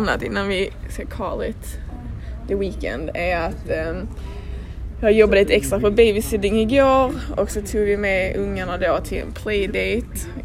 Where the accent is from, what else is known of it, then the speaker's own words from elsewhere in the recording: Sweden; Hon frågade var jag var ifrån och att jag var från Sverige